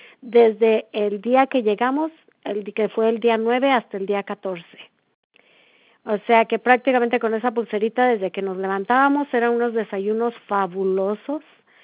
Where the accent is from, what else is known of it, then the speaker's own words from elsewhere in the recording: Cabo San Lucas, Baja California Sur, Mexico; now in United States; Fuimos a Cabo San Lucas y precisamente por eso estaba tan orgullosa porque es mi tierra